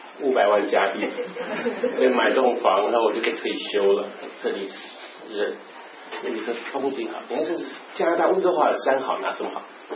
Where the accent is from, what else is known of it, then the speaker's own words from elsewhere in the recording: Taiwan; 我发现那是我家乡的，我觉得家乡有好几座山，那几座山我们称作火焰山，上面是光秃秃的